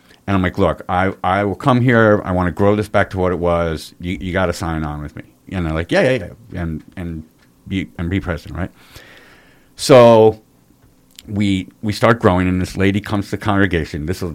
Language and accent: English; Rhinebeck, New York, United States; I grew up in Rhinebeck.